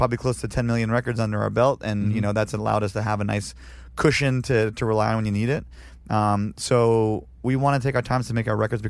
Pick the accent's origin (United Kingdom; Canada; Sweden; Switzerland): Canada; now in United States; No, I'm not. I'm still a Canadian citizen.